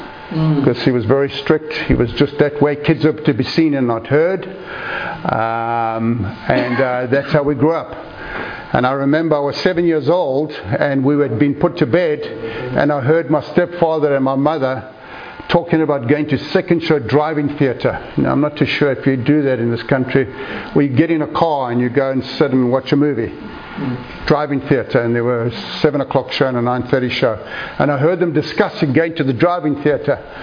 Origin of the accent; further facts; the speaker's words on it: South Africa; moved away as an adult; now in United States; We moved to America in 2003, as I said. We grew up in South Africa.